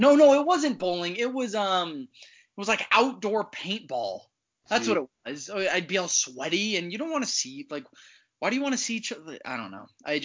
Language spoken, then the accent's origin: English; Florida, United States; I grew up in Florida, and like, I loved the beach